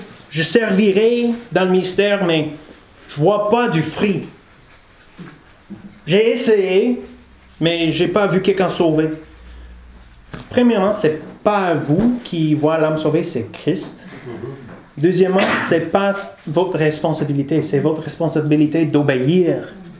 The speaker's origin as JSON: {"language": "French", "region": "British Columbia", "country": "Canada", "said": "Je veux retourner chez moi en Colombie-Britannique."}